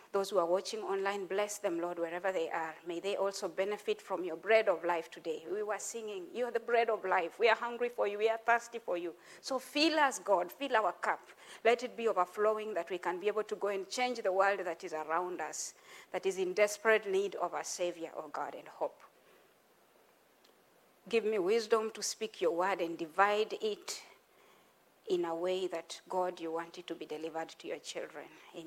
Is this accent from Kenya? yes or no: yes; Kenya; I come from Kenya and I've been coming to this church for slightly over 9 years now.